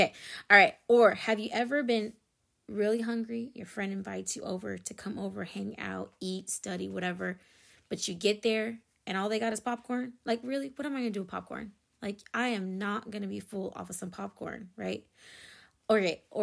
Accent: Philippines; And I'm Filipino.

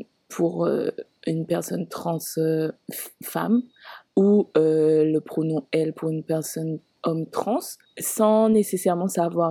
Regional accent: Guadeloupe; personnellement en tant que Guadeloupéenne

